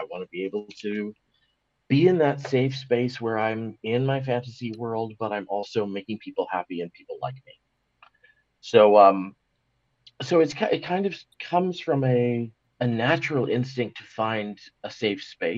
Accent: Seattle, Washington, United States; born there; I was born in Seattle, Washington, USA, which is just across the border from Vancouver, Canada. My mother was from Vancouver. My father was from Seattle.

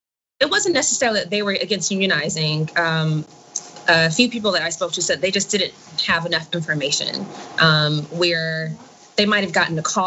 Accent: the South, United States; I'm from the Deep South. The right to work propaganda is big in the South. We've been hearing, you know, since I was a kid, that you need to be able to attract businesses down there

